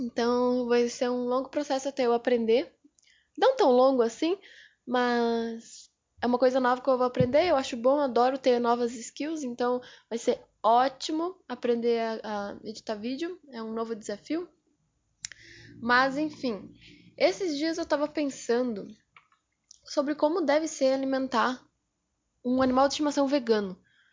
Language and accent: Portuguese; Rio Grande do Sul, Brazil; A gente veio do Rio Grande do Sul e, tipo, o que a gente pensa para comemorar as coisas é um churrasco.